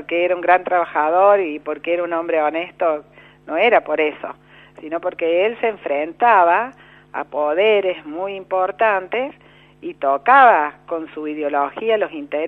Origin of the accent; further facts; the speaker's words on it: Argentina; porque nosotros como argentinos podamos decidir cuál es nuestro destino.